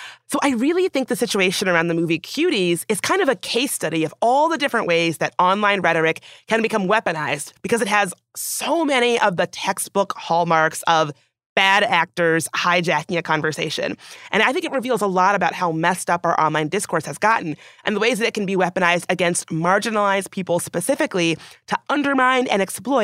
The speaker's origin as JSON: {"language": "English", "region": "the South", "country": "United States", "tie": "born or raised there", "said": "And I also grew up doing dance squads and like dance teams, which I have to say, like growing up in the South, sometimes those dance squads were a little bit questionable."}